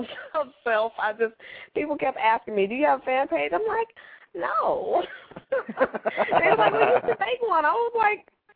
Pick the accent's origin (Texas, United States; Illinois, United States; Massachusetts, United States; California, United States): Illinois, United States; Chicago; Me? I'm from Chicago.